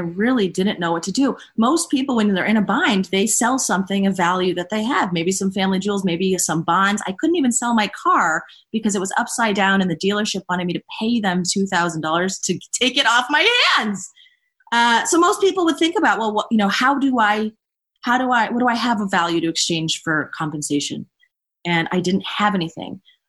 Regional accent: Scranton, Pennsylvania, United States; But I'm from Scranton, Pennsylvania, right? So I'm like, okay, I can hang. I grew up in a trailer park.

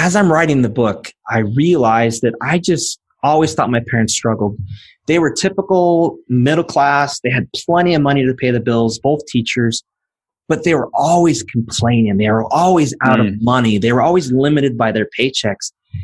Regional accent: California, United States; So I grew up in the Central Valley right here in the middle of California, and there's oranges all over the place.

